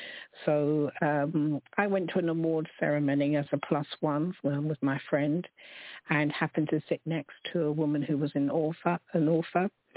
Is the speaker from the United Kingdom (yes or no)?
yes; London, United Kingdom; I was born in London, still here, living in East London with my family.